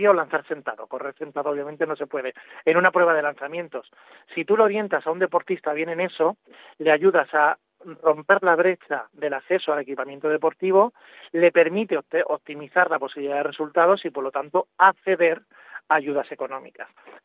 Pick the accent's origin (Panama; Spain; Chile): Spain; soy el primer español que está en este frente.